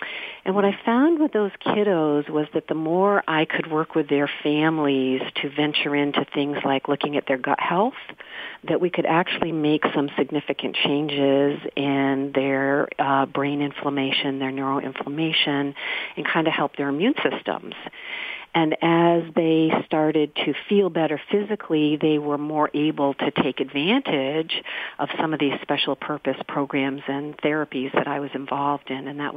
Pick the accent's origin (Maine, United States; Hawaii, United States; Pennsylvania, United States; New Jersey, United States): Maine, United States; Bar Harbor; now in Ellsworth, United States; I'm actually from Bar Harbor and MDI, Mount Desert Island. So I'm sitting about 20 to 30 minutes from that location in Ellsworth.